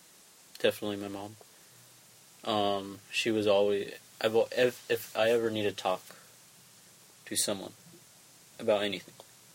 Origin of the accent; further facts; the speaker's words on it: Sumland, United States; also born or lived in Iowa; I first grew up in Sumland, I would say, even though I was born in Iowa. My only memories are from Sumland. And then we started moved to Avenue 56.